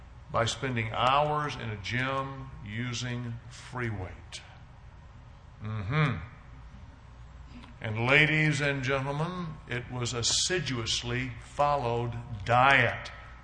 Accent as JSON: {"language": "English", "region": "the South", "country": "United States", "tie": "born or raised there", "said": "Growing up in the South, I never in a gang fight."}